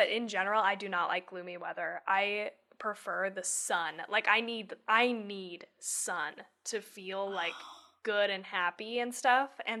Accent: Colorado, United States; I mean, growing up in Colorado, it snows quite a bit, but it also melts the next day.

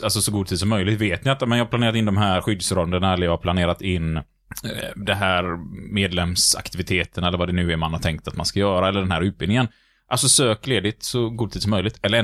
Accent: Gothenburg, Västra Götaland County, Sweden; Vi är lite göteborgare vi nämligen.

